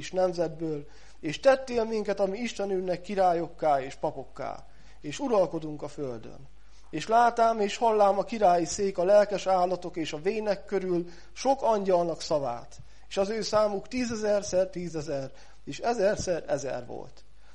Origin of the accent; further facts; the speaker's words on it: Tarpa, Szabolcs-Szatmár-Bereg, Hungary; a Tarpa nevezetű községből származom. Ez Fehérgyarmat irányában, ahogy megyünk Vásárosnamény felé, ott egy 2500 fős kis község. És ott születtem, szüleim már gyermekkoromtól fogva vittek gyermekisten tiszteletre, egy nagyon komoly vallásos családban